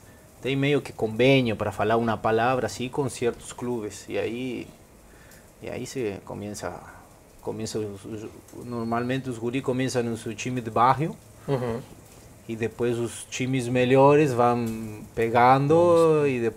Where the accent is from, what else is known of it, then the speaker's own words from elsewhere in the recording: Ciudad Evita, Buenos Aires Province, Argentina; Portuguese is a second language; Não, não, eu cresci em Ciudad de Vita, Gran Buenos Aires, Partido de La Matanza